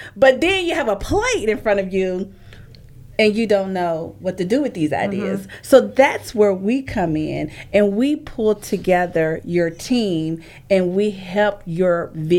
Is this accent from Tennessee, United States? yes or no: yes; Nashville, Tennessee, United States; also born or lived in Tampa; I am from Nashville, Tennessee, but I was in Tampa for a stint and relocated back to Nashville